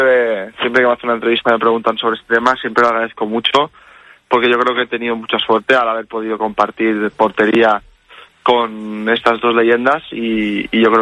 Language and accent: Spanish; Catalonia, Spain; yo, por ejemplo, no soy vasco, soy catalán. Todo el mundo me pregunta que si soy vasco, pero no, soy